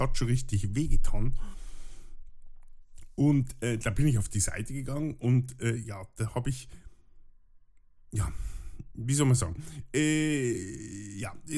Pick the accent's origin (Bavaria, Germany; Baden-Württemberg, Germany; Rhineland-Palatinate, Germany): Bavaria, Germany; da würde ich jetzt als Bayer sagen